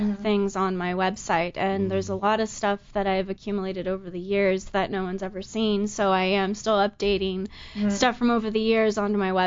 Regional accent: Van Nuys, California, United States; born there; now in Texas, United States; I was born in Van Nuys.

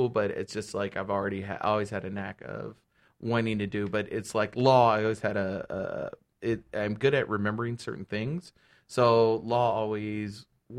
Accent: Inglewood, California, United States; I'm from Inglewood as well. I was born and raised L.A., native or Inglewood native. This is my city, my home.

